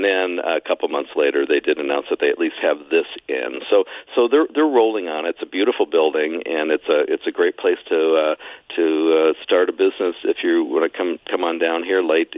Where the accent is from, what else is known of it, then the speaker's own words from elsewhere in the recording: Mesa, Arizona, United States; But I grew up in Mesa, which was heavily Mormon.